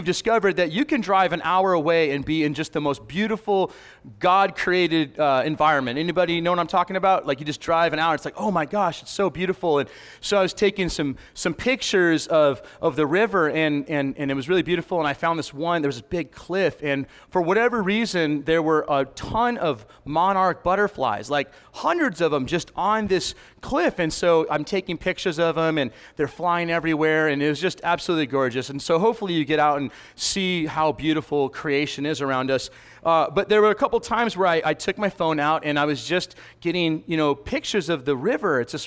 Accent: Alaska, United States; oh, you know, probably it's because I grew up in Alaska.

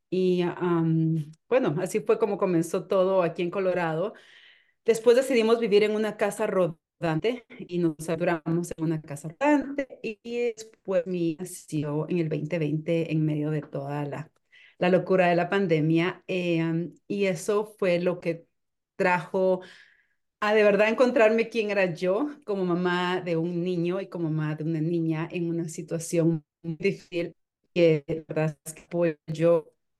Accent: Guatemala; now in United States; Mi esposo es hijo único y yo no tengo familia en ese país. Como bien decía Rocío, soy de Guatemala.

